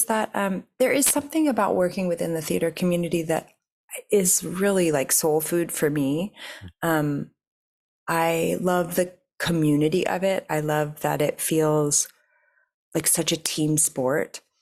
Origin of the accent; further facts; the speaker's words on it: New York City, New York, United States; And I am a New Yorker. I love being in New York.